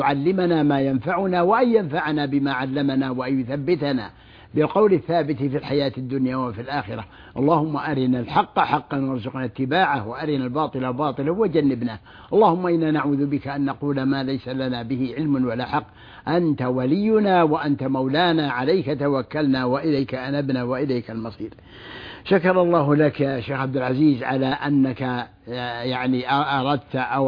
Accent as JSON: {"language": "Arabic", "country": "Saudi Arabia"}